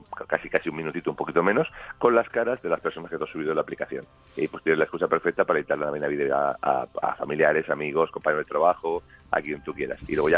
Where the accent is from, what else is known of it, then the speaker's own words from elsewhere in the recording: Murcia, Region of Murcia, Spain; en mi tierra, en Murcia